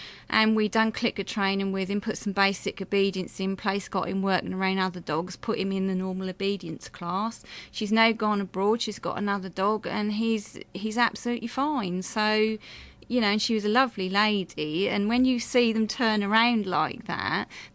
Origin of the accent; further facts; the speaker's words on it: Ipswich, East of England, United Kingdom; accent: Suffolk; I was born in Ipswich.